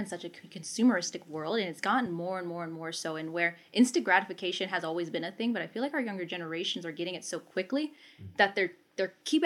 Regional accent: India; I have two brothers from South Korea, my sister from China, I'm from India, and my parents are amazing.

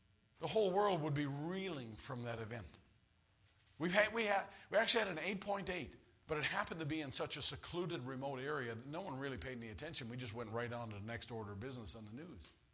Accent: Newfoundland and Labrador, Canada; when I grew up in Newfoundland, I lived on an island. Newfoundland's a big island. And they call it the Rock.

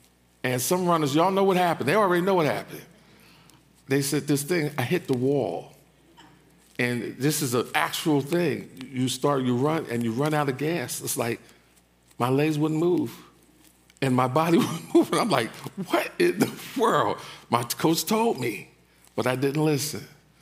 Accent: East Orange, New Jersey, United States; And they were from, I'm from East Orange. And they were from East Orange as well. East Orange High, I went to Scott.

